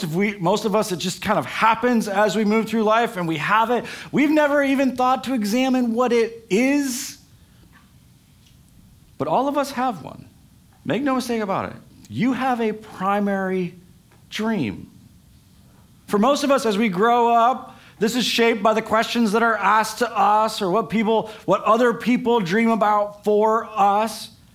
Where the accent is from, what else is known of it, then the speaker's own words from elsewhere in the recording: Michigan, United States; Where I grew up in Michigan, it was all farm country.